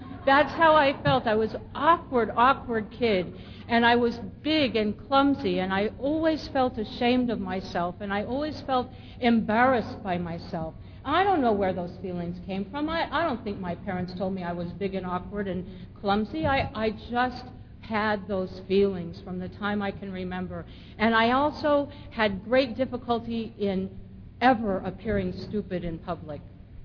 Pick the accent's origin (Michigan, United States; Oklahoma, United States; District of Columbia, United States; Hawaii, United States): Michigan, United States; Lansing; born there; I was born in Lansing, Michigan, to parents who really don't like children.